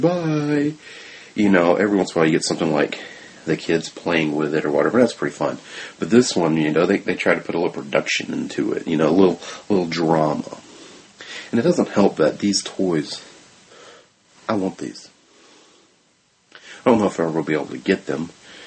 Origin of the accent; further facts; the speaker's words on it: the South, United States; I'm from the South. So, of course, you know, if it's not here, it don't exist, man.